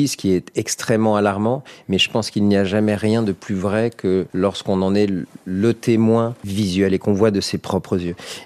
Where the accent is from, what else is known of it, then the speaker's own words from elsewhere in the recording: Chambéry, Auvergne-Rhône-Alpes, France; born there; Moi je suis né dans les Alpes, je suis né à Chambéry, en Savoie.